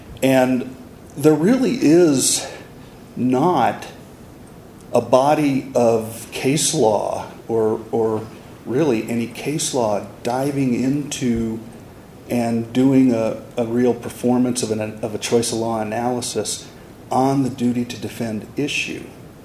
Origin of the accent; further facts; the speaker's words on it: Arizona, United States; my home state, Arizona, says either party